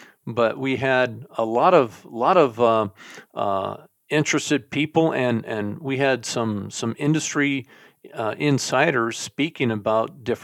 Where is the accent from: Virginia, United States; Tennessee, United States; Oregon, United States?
Oregon, United States; Portland; some of you may remember that I'm originally from Oregon, grew up in Portland